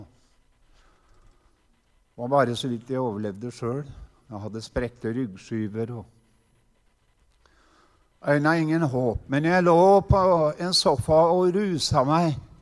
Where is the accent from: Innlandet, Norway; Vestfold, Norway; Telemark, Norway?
Innlandet, Norway; Jeg kommer ifra Hedemarken. Jeg har vokst opp ikke så langt unna